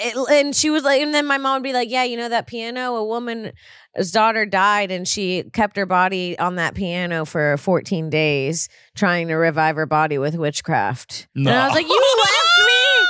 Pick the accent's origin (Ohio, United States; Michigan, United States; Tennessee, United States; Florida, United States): Florida, United States; St. Augustine; Okay, so I grew up, I was born in St. Augustine.